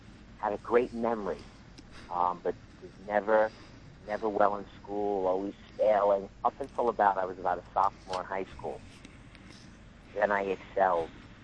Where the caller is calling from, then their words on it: New Jersey, United States; I'm calling from New Jersey.